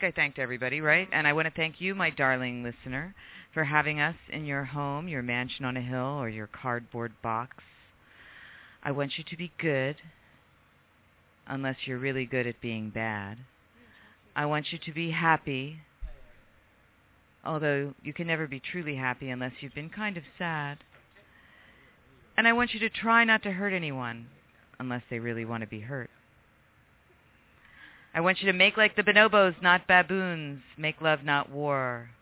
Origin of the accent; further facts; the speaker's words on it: Philadelphia, Pennsylvania, United States; Thank you so much, Joseph, from Philadelphia, my hometown.